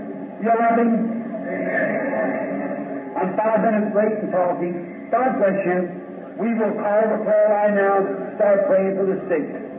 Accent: Ireland; Just being an Irishman, you know, and trying to do things, just hurrying to it.

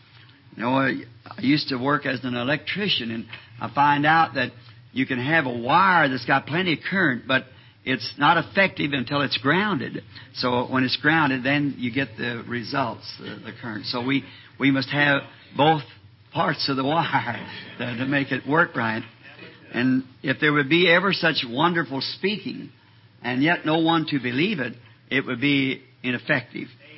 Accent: the West, United States; Brother Bose told me that that was because I was from the West, the reason I call it a stone. Out there they call it stone, here they call it rock.

